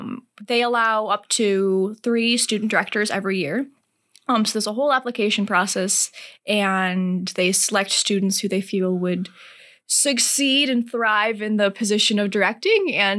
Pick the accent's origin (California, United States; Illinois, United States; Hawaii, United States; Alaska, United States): Illinois, United States; Rock Falls; I'm from Rock Falls, Illinois. Not far from here. I'm only about 45 minutes to an hour. And graduated from Rock Falls High School.